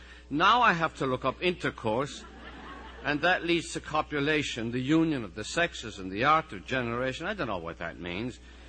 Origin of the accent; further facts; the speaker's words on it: Limerick, Munster, Ireland; When I grew up in Limerick, there wasn't much in the way of books.